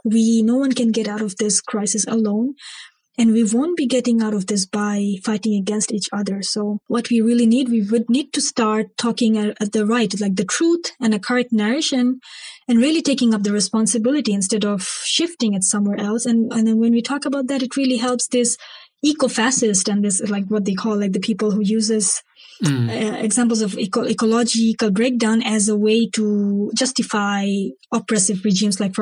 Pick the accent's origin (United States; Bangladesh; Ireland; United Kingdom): Bangladesh; I grew up in Bangladesh and I was involved with politics from a very early age. My whole family was a very political family. I often joke that we are third generation leftists.